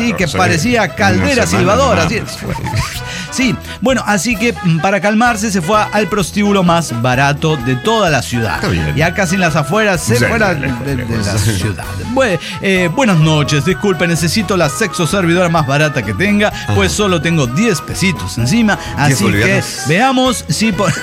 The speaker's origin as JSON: {"language": "Spanish", "region": "Tarija", "country": "Bolivia", "said": "de Tarija, Bolivia."}